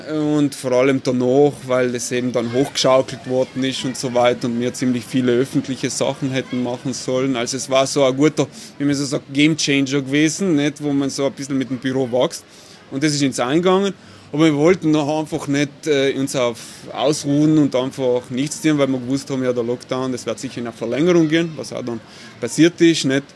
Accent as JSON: {"language": "German", "town": "Bolzano", "region": "Trentino-Alto Adige", "country": "Italy", "tie": "born or raised there", "said": "Ich bin ein gebürtiger Bozner, eigentlich ein Shanghaiolo, wie man so schön sagt, weil ich komme aus der Peripherie von Bozen, Adlerstraße, also da, wo jetzt das Casanova Viertel ist. Bin dann aber in der Stadt zur Mittelschule gegangen"}